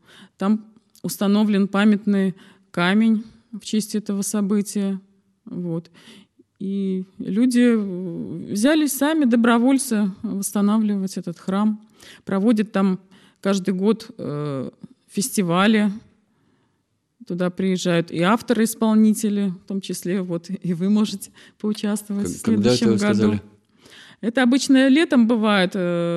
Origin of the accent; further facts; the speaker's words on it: Velikiye Luki, Pskov Oblast, Russia; born there; Я родилась в Псковской области, вот, в городе Великие Луки. И деревня у меня находится в Лакнянском районе Псковской области.